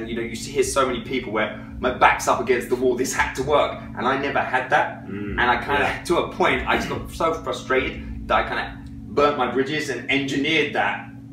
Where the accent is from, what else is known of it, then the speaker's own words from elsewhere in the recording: South East England, United Kingdom; I'm from England, South England